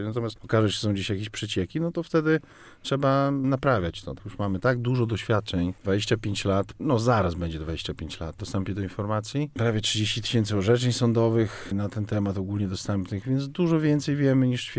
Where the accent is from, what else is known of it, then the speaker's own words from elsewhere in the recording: Białystok, Podlaskie Voivodeship, Poland; Generalnie jestem z Białegostoku